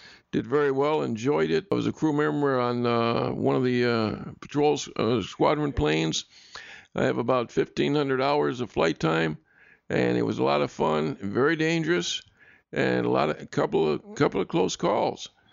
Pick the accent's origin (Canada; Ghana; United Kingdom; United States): United States; Michigan; I was pulling some stupid stunts in Michigan, in the area of my hometown.